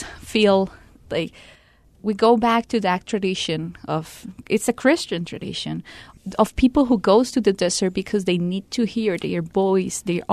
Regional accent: Colombia; Mom, I'm from Colombia. I'm never afraid of violence.

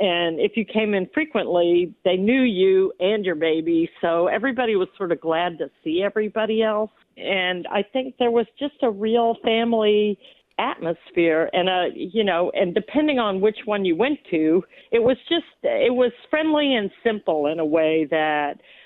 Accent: Terrell Hills, Texas, United States; My first memories were when I was a kid growing up in Terrell Hills

